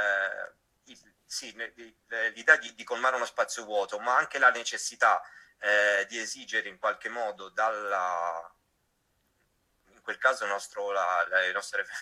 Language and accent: Italian; Turin, Piedmont, Italy; born there; io sono nato a Torino in un quartiere che era essenzialmente un quartiere nato ai margini della grossa industria.